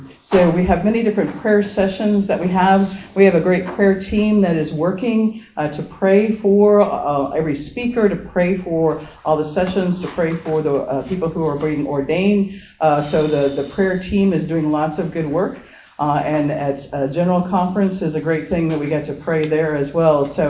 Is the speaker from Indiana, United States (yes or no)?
yes; Indiana, United States; I'm from Indiana. So I grew up in Southern Indiana.